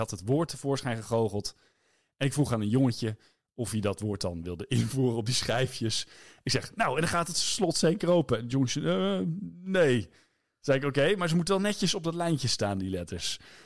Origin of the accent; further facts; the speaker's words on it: Wageningen, Gelderland, Netherlands; Ik kom uit Wageningen.